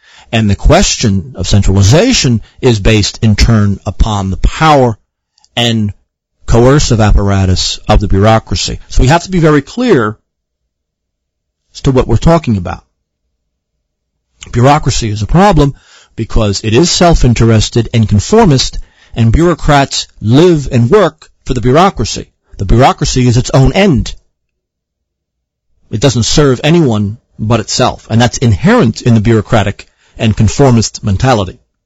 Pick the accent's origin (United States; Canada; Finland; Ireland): Ireland; I have a strong Irish nationalist and Celtic streak in me, being an Irishman myself.